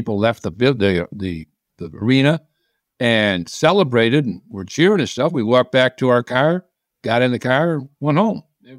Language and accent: English; Midwest, United States; Well, I did. I'm from the Midwest.